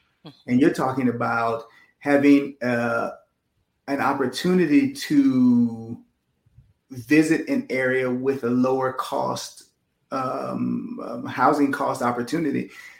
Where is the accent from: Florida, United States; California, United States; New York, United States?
Florida, United States; Miami; also born or lived in Detroit / Chicago; I was born in Detroit, lived in Chicago, grew up in Florida. I'm from Miami